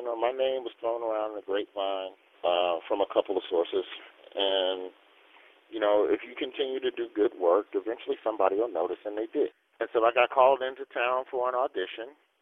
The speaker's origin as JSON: {"language": "English", "region": "Alabama", "country": "United States", "said": "well, hey, I'm from Alabama, so what better person on the staff to address the issue than"}